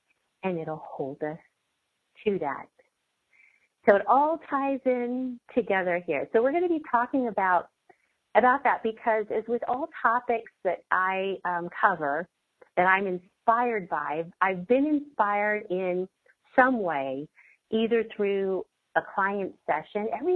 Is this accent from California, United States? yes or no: yes; Los Angeles, California, United States; even though I'm from Los Angeles, like, people might say, well, yeah, but how is it a new reality, because you're just coming back to where you're from? Well, I am, but I'm coming back. You know, I left California as one version of me